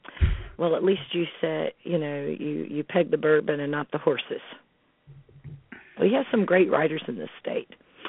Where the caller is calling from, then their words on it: Smith Grove, Kentucky, United States; Oh, I'm calling from South Central Kentucky, Smith Grove.